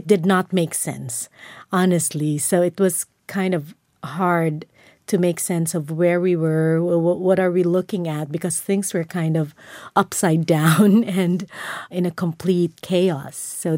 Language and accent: English; Tacloban City, Eastern Visayas, Philippines; growing up in Tacloban City, which is the typhoon path, you know, my memory of typhoons is very rich.